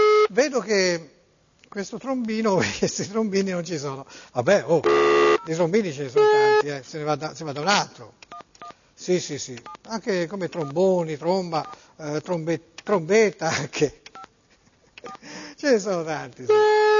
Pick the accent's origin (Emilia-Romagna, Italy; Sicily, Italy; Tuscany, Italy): Tuscany, Italy; Florence; Io sono di Firenze, ma sono un ospite. Non posso chiamarmi meridionale, sono di Firenze.